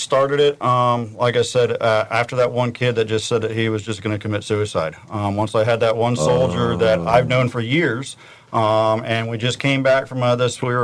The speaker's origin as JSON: {"language": "English", "town": "Vero Beach", "region": "Florida", "country": "United States", "tie": "born or raised there", "said": "I grew up down here in Vero. I'm from here. Went to high school, so same as my wife."}